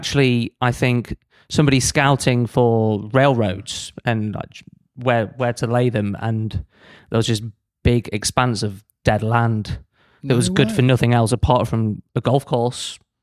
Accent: Nottingham, East Midlands, United Kingdom; And I'm from Nottingham

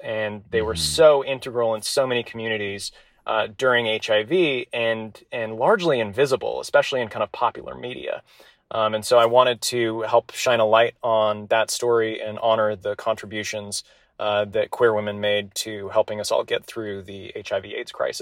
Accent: Salt Lake City, Utah, United States; Yeah, born and raised in Salt Lake City. And, you know, I was not Mormon myself, but I call myself Mormon adjacent.

